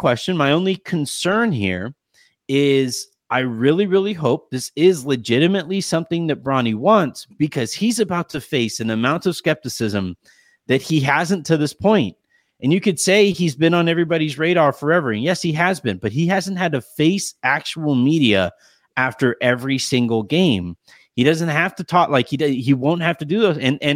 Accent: Yorba Linda, California, United States; So I grew up in a very affluent area. I grew up in Yorba Linda, California. It is one of the richest kind of communities in the country.

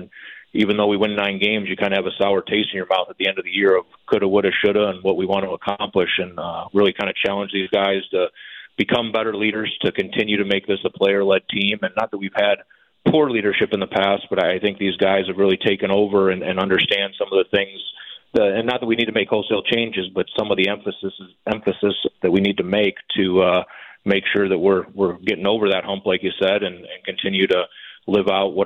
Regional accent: Cleveland, Ohio, United States; Obviously, you know, I'm from Cleveland and back up north.

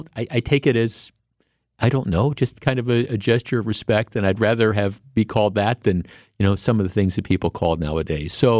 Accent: Glendale, Wisconsin, United States; I grew up in Glendale, right? I grew up in Glendale, and there used to be a theater on Mill Road that was just a little bit, they called it the Mill Road Theater.

